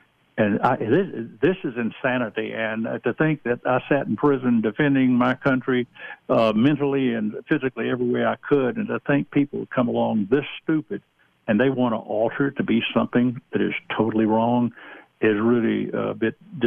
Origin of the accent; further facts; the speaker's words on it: Georgia, United States; I come from the Deep South. I'm originally from Georgia.